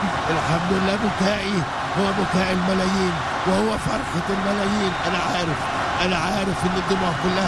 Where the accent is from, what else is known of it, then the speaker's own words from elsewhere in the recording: Egypt; هتنفجر عشان مصر، هتنفجر عشان مصر، بلدنا مصر، حبنا مصر.